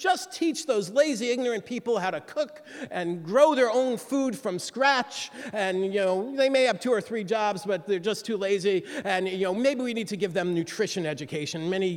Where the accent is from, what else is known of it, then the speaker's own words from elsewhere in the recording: New York, United States; I used to speak quickly because I'm from New York, but because I've been in the South on this book tour, I've slowed down, so forgive me.